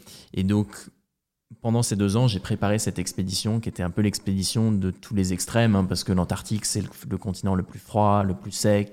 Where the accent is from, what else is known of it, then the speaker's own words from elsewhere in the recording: Normandy, France; born there; C'est sûr que moi, je ne suis pas né au Canada, je suis né en Normandie, je connais bien la pluie, un peu moins bien la neige.